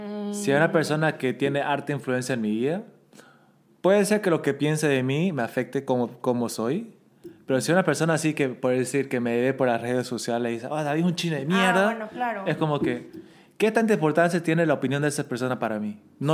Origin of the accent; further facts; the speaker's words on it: Bolivia; yo también crecí como una minoridad en Bolivia.